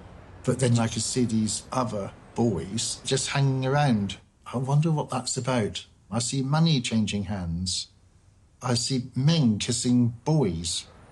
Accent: Exeter, South West England, United Kingdom; I told him I was from Exeter, outside London.

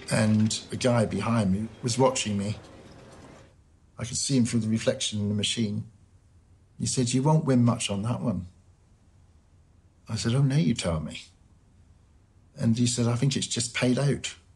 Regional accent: Exeter, South West England, United Kingdom; I told him I was from Exeter, outside London.

